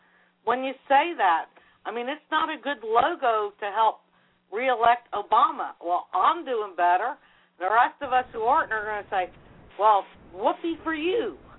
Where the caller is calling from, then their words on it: Cincinnati, Ohio, United States; Cincinnati, Ohio.